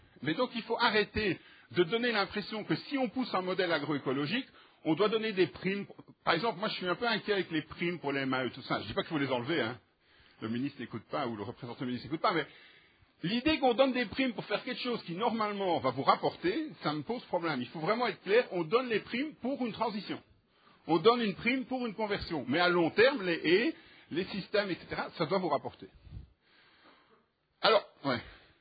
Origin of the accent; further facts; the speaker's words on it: Wallonia, Belgium; Et vous pouvez venir chez nous, en Ardennes. C'est hier, et le printemps est enfin arrivé en Belgique.